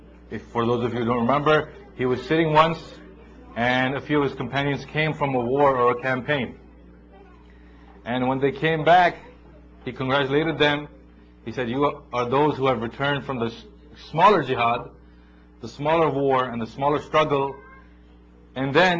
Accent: New Jersey, United States; I'm his cousin from New Jersey, and I'm Maulana's younger son-in-law.

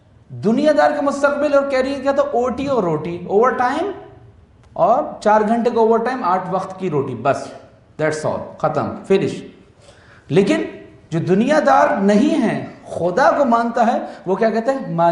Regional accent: Karachi, Sindh, Pakistan; میں چونکہ بہرحال کراچی سے آیا ہوں تو ممکن ہے کہ میرے لہجے کو سننے میں آپ کو کوئی مشکل پیش آ رہی ہو.

